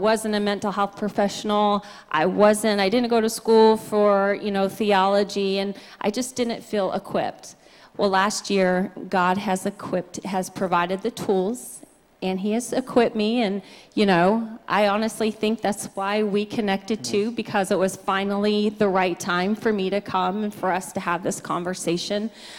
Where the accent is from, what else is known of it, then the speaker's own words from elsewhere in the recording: North Carolina, United States; I'm from North Carolina, and I met Pastor Tom back during the COVID